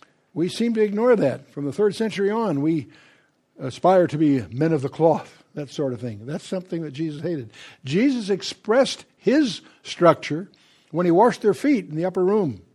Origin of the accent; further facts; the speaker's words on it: United States; I'm tiptoeing here because I'm an American